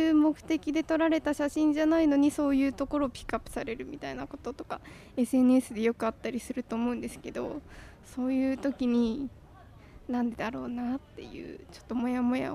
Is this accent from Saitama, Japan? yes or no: yes; Saitama, Japan; 24歳です。埼玉県から来ました。